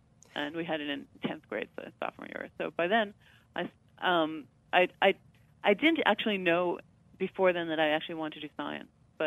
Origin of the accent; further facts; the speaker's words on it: Queens, New York, United States; I grew up in Queens, in New York.